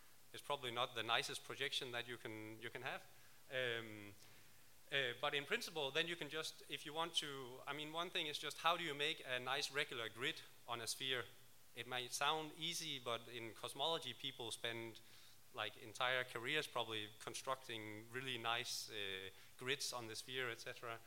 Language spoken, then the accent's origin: English; Aalborg, North Denmark Region, Denmark; English is a second language; I'm from Aalborg in Denmark